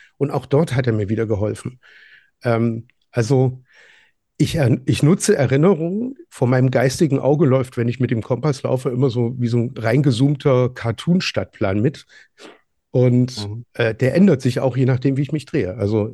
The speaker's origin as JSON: {"language": "German", "town": "Eisenach", "region": "Thuringia", "country": "Germany", "also_born_or_lived": "Ireland", "moved": "yes", "lives_now": "Hesse, Germany", "said": "Ich komme eigentlich aus Eisenach, wohne jetzt in Hessen."}